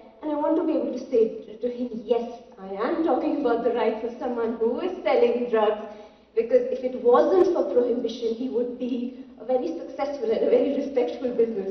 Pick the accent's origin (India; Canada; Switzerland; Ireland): India; now in United States; I come from India, a land that lent its name to cannabis